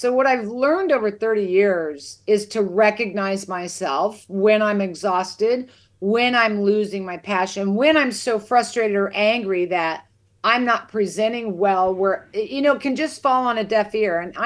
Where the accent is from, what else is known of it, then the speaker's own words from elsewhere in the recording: Kansas, United States; You know, I grew up in Kansas. I love just watching the wheat fields sway in unison in the wind.